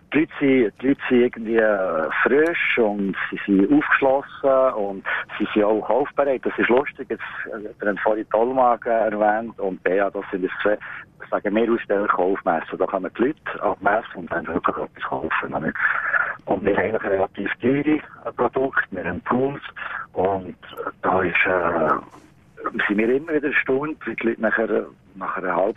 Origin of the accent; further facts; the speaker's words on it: Bern, Switzerland; Wir sind aus dem Bern, gehört man vielleicht.